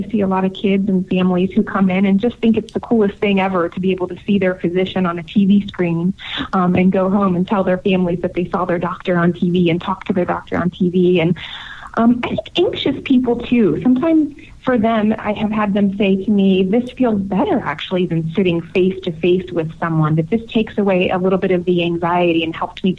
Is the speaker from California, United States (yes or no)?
no; Dayton, Ohio, United States; so that I could move back to my hometown of Dayton, Ohio, and find a job working for a clinic here